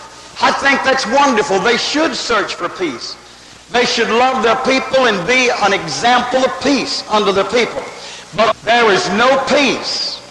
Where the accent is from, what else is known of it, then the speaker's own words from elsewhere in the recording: United States; I'm from the United States.